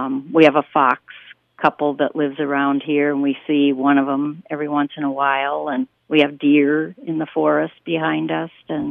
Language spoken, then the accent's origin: English; Minneapolis, Minnesota, United States; Well, we're from Minneapolis